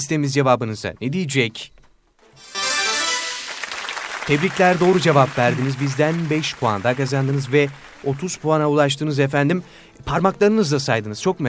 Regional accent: Konya, Turkey; Küçükken Konya'dayken bekçi Vehbi amca vardı.

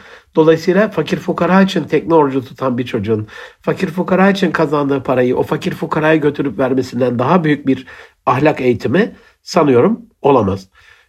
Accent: Gaziantep, Turkey; bir Antepli olarak

